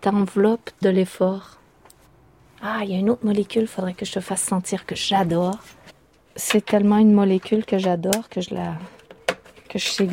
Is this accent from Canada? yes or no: yes; Canada; je pense que ça vient du fait que ben, j'ai grandi au Canada